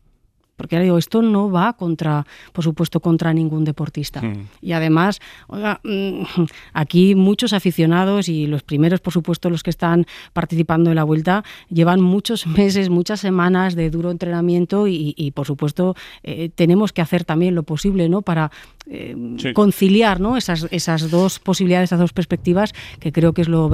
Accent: Spain; Pues imagínese, sobre competiciones nacionales, donde me gusta que se jueguen, lógicamente, en mi país.

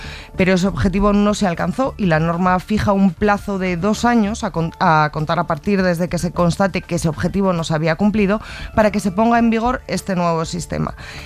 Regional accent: Spain; que como españoles nos pueden resultar bastante chocantes

